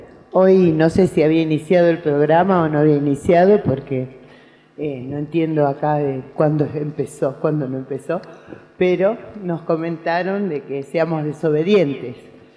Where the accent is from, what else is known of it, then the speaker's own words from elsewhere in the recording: Buenos Aires, Argentina; now in Jujuy, Argentina; soy porteña y amo ser porteña, pero vivo en Jujuy y quiero aprender de los jujeños lo que sienten, cómo son, y los amo también. Por eso estoy acá, no vine a vivir de casualidad, vine por amor a Jujuy, por amor a la tierra